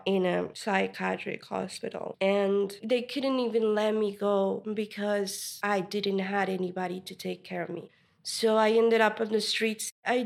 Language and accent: English; Mexico; I come from Mexico, which is a nation that's pretty full-on misogyny and patriarchy and everything.